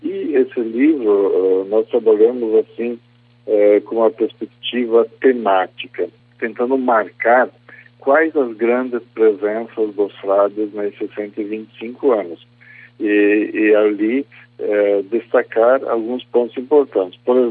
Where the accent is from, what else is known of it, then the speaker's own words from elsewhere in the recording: Vila Flores, Rio Grande do Sul, Brazil; born there; Eu sou nascido em Vila Flores, né? Nasci na linha Imoré, aí em Vila Flores